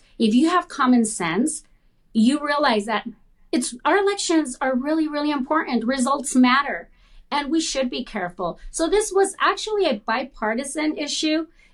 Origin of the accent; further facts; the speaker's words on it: Los Angeles, California, United States; Like I said, I grew up in Los Angeles in the low-income community. I'm a Latina.